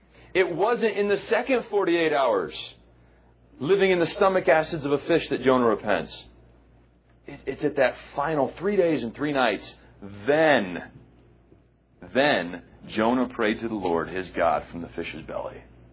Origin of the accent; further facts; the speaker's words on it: West Coast, United States; I grew up on the West Coast, so when we went to the beach, it was the Pacific Ocean.